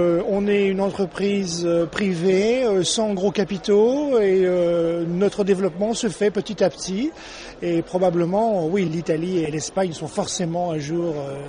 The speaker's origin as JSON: {"language": "French", "town": "Toulon", "region": "Provence-Alpes-Côte d'Azur", "country": "France", "tie": "born there", "lives_now": "Sète, France", "said": "Moi, je suis né à Toulon. J'habite Sète. C'est mon bassin de navigation habituel."}